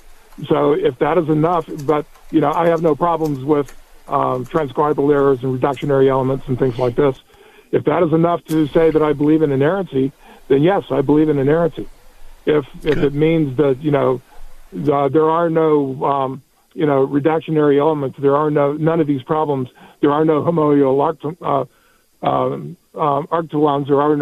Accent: Deep South, United States; I was born and raised in the Deep South.

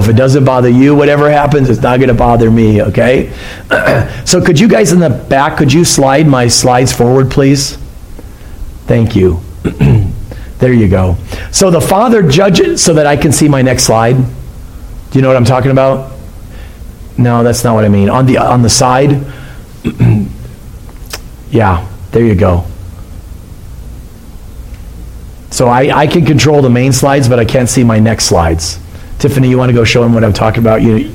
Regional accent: Connellsville, Pennsylvania, United States; born there; I was born in Connellsville, Pennsylvania.

